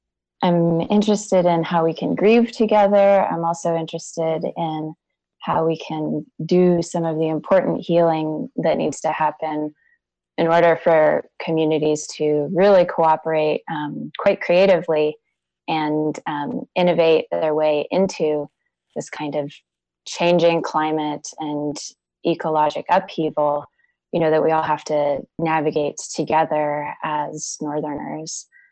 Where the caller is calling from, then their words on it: McCarthy, Alaska, United States; I am calling you from McCarthy in the Wrangell Mountains.